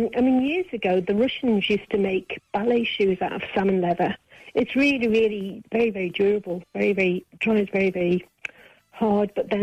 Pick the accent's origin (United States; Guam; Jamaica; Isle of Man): Isle of Man; Ramsey; From Ramsey, yes, sir.